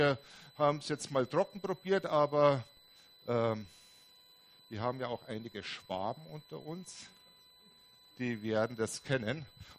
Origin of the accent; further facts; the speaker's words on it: Austria; was bei uns in Österreich Frankfurter und in Bayern Wiener genannt wird.